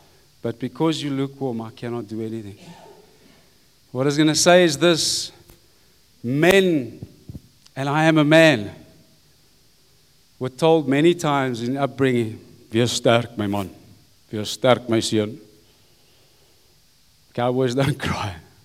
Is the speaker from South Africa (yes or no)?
yes; Potchefstroom, North West, South Africa; ek is Afrikaner. I grew up in Potchefstroom, but I went to English school, okay? And I speak French. Parlez-vous français? We can speak that as well, and a bit of Fanagalo, okay?